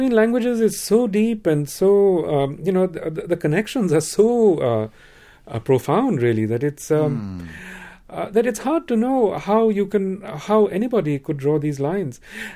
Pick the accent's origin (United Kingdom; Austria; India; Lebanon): India; now in United States; I'm an Indian citizen, so I don't vote here, but my wife is American.